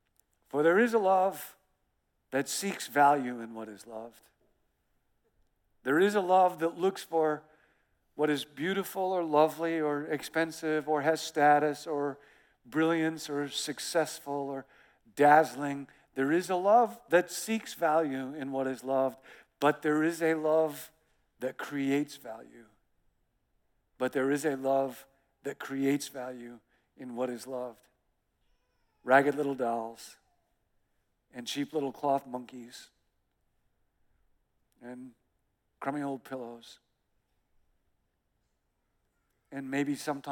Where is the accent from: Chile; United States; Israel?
United States; Rockford, Illinois; I grew up in Rockford, Illinois, and we went to Canada on vacation.